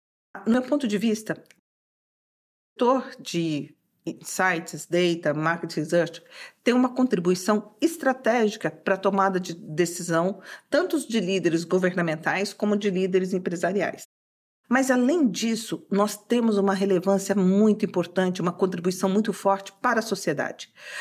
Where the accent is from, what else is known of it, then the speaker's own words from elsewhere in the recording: Brazil; que sou brasileira